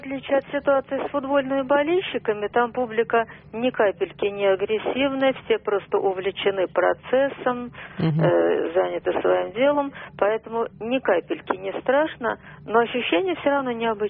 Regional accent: Moscow, Russia; now in Moscow Oblast, Russia; Я из Москвы. Ну, сейчас проживаю в области, но вообще-то я москвичка.

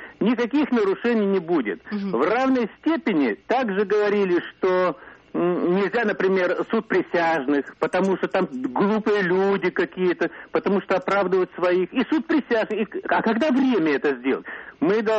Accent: Moscow, Russia; я из Москвы.

